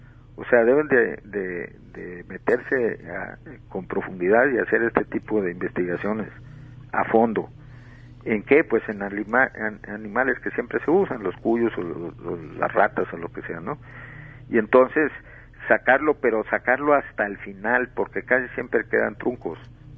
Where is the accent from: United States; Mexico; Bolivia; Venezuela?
Mexico; el alimento básico de nosotros como pueblo mexicano es el maíz.